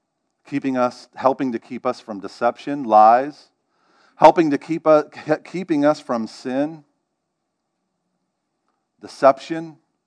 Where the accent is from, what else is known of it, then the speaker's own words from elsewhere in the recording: Northeast, United States; I'm not from the South, I'm from the Northeast area, actually.